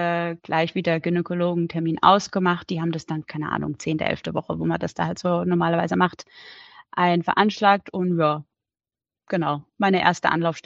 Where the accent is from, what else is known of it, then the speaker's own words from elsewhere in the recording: Heidelberg, Baden-Württemberg, Germany; Und da ist in Heidelberg, wo ich her bin, immer der Heidelberger Herbst, ist so ein Straßenfest